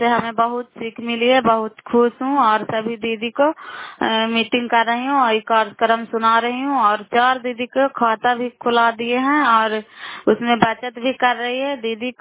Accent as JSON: {"language": "Hindi", "town": "Bairiganj", "region": "Bihar", "country": "India", "said": "नालंदा जिला कराय ब्लॉक मकराता पंचायत ग्राम बैरीगंज की निवासी हूँ"}